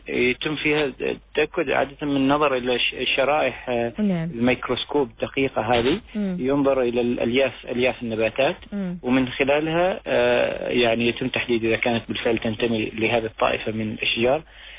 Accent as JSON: {"language": "Arabic", "country": "Oman", "said": "وفي عندنا في عمان أحافير من حقبة الحياة القديمة"}